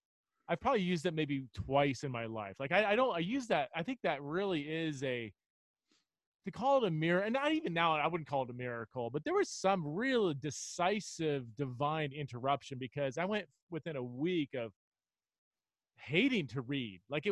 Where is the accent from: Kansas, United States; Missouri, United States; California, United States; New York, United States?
California, United States; Fresno; I was raised in Fresno, so just a couple hours south of you.